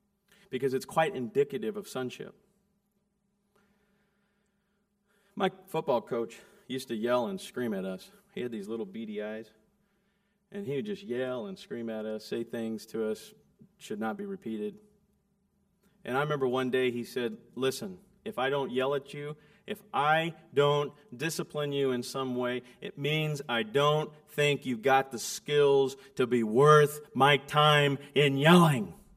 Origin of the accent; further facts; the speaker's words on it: California, United States; Growing up in Central California, I think all the raisins, actually, any raisin you have came from where I grew up.